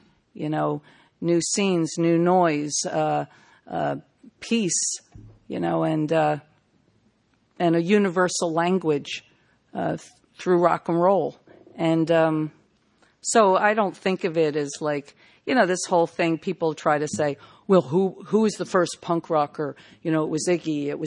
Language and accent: English; New Jersey, United States; in growing up in South Jersey, I didn't even know those people existed.